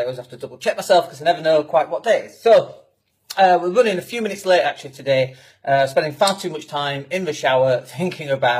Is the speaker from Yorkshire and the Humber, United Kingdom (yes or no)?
yes; Yorkshire and the Humber, United Kingdom; because we come from Yorkshire and we all sound like we're about to mug you.